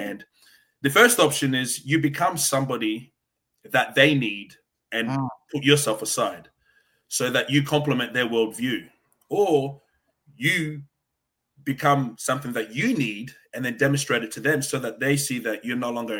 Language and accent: English; Malawi; now in Australia; I'm originally from Africa. You know, I'm from a place called Malawi, and we migrated to Australia.